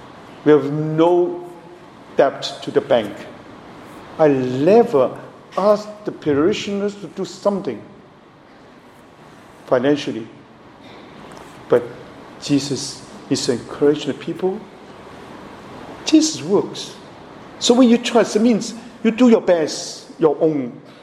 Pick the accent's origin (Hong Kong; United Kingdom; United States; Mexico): Hong Kong; English is a second language; now in Toronto, Canada; But since I was coming from Hong Kong, I'm reluctant to receive the picture.